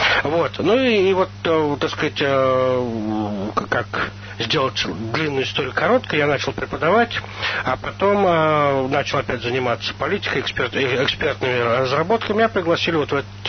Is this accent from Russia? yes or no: yes; Moscow, Russia; когда я рос в Москве, так сказать, я знал, что я конкурирую с теми, у кого есть московская прописка.